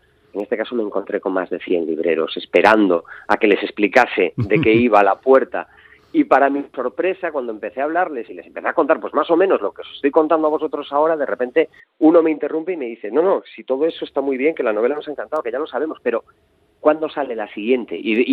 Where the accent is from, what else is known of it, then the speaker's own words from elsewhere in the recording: Galicia, Spain; pero al mismo tiempo soy muy gallego